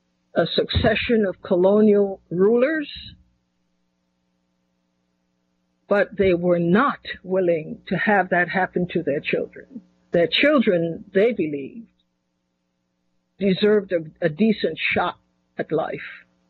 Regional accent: Trinidad & Tobago; when I was growing up in Trinidad

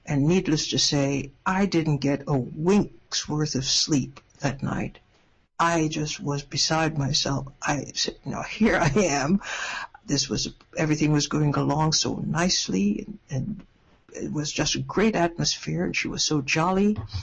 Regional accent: Trinidad & Tobago; in the Caribbean, where I'm from Trinidad, of course

